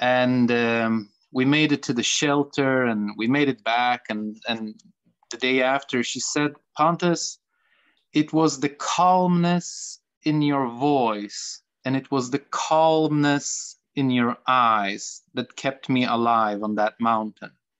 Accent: Poland; I'm originally from Poland, but my Polish isn't good.

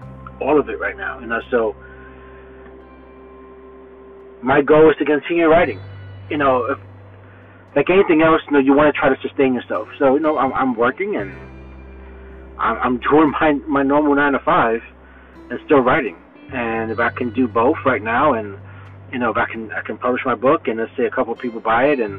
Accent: Brooklyn, New York, United States; I'm from Bed-Stuy, which is the neighboring city of Bushwick, and we kind of grew up in the same neighborhood.

